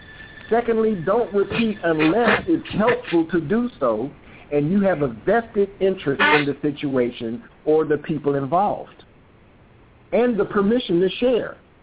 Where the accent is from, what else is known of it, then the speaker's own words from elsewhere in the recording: England, United Kingdom; now in United States; me and my sister, we were raised in England, and being in different races